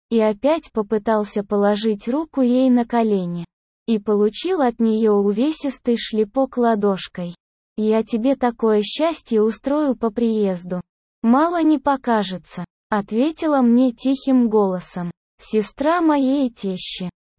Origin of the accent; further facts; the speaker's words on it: Tula Oblast, Russia; moved away as an adult; now in Moscow, Russia; Правда, я из Тульской области, а он с Урала.